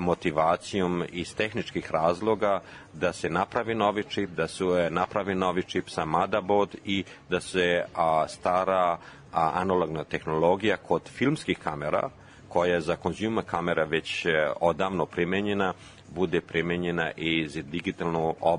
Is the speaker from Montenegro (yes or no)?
no; Smederevo, Šumadija and Western Serbia, Serbia; also born or lived in Selevac; Ja sam rođen u Selevcu, odrastao u Smederevu i u Smederevu sam igrao odbojku.